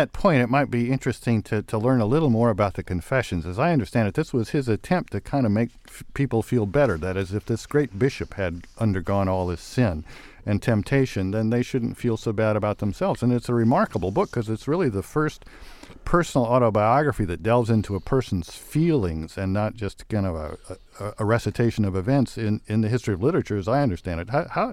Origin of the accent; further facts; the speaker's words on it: Nebraska, United States; I'm from Nebraska.